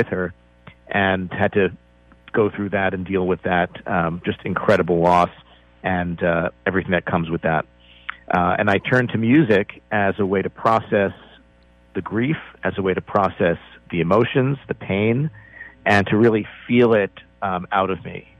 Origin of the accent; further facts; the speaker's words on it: New York, United States; Well, you know, I'm from New York originally, so I brought it to Central Park